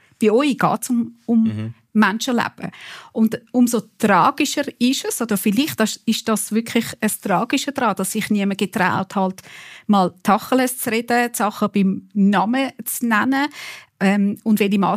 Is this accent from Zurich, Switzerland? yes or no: yes; Wald, Zurich, Switzerland; von der Gemeinde Wald, wo ich aufgewachsen bin